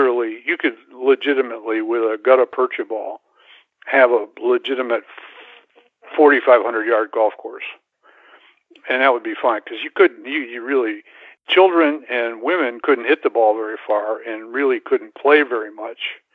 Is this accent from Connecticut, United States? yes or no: no; Jackson, Michigan, United States; born or raised there